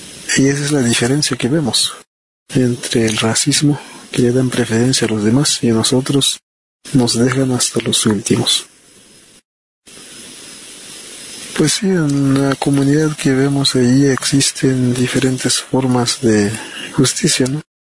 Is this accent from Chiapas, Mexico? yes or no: yes; San Juan Chamula, Chiapas, Mexico; born there; first language Tzotzil; Spanish is a second language; Mi lengua materna es el dialecto tzotzil. Yo nací en el paraje Romerillo, municipio de San Juan Chamula. Bueno, yo me definiría como parte de un pueblo indígena